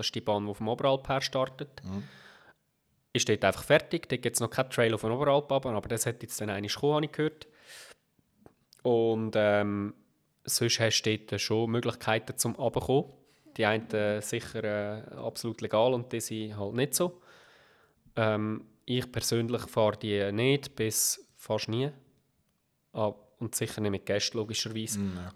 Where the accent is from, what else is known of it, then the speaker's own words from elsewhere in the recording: Seon, Aargau, Switzerland; Nein, ich bin kein Urner. Ich bin Aargauer oder Seetaler sogar, von Zeon aufgewachsen.